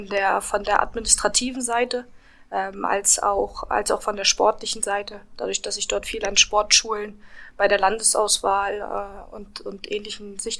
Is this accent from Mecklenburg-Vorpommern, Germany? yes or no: yes; Mecklenburg-Vorpommern, Germany; Ich bin halt in Mecklenburg groß geworden